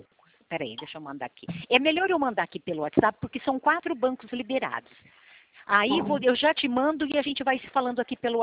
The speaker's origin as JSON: {"language": "Portuguese", "region": "São Paulo", "country": "Brazil", "said": "eu sou do estado de São Paulo"}